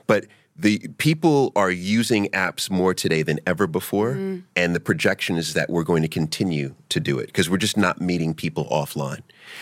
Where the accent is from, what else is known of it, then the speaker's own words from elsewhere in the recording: New York, United States; So I'm from New York. So in New York, we do things a little bit differently. We're very brash and bold and direct.